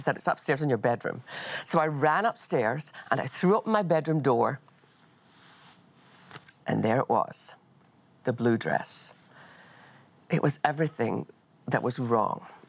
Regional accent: Scotland, United Kingdom; accent: Scottish; now in Texas, United States; And I hope that between that and my Scottish accent, you're able to make out what I'm actually saying.

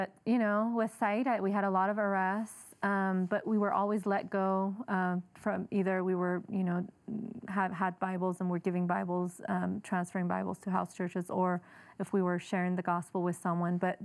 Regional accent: Idaho, United States; also born or lived in Iran; Well, I grew up here. I grew up in Idaho, and I was born in Iran, though, and we moved here when there was a war with Iran and Iraq.

